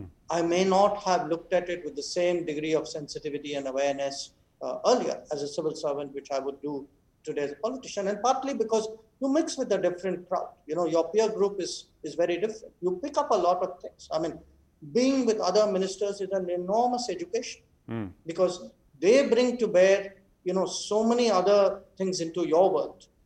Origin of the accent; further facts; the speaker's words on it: Australia; I can say this to you as an Australian